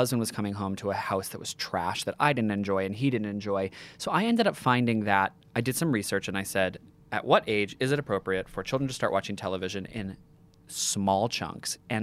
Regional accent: United States; accent: American; now in Australia; And I, as an American, you can tell by my voice, didn't know a lot of the Australian rhymes

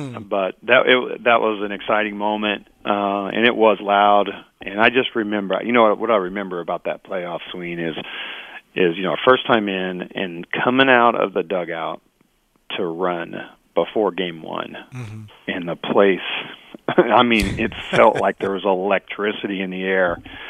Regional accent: Evansville, Indiana, United States; Andy Bennis is the pitcher, and he's from my hometown in Evansville, so I know Andy and kind of talked to him through his career.

